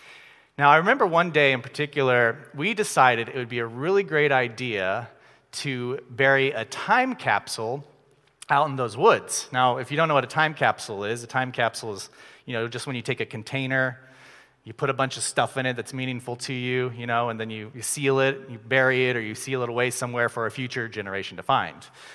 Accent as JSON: {"language": "English", "region": "Missouri", "country": "United States", "tie": "born or raised there", "said": "I grew up in Missouri, not from Chicago. My family lived in a small subdivision outside of a small town."}